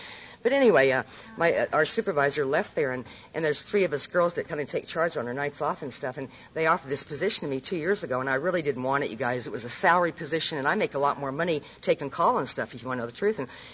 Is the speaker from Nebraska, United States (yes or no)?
yes; Nebraska, United States; when I was growing up in Nebraska, there just wasn't a lot of drugs on the street.